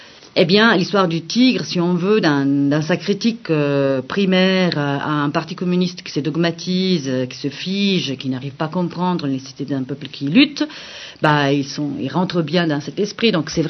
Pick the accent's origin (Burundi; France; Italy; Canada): Italy; French is a second language; nous avons les deux, comme vous pouvez bien entendre, des accents, parce que je suis italienne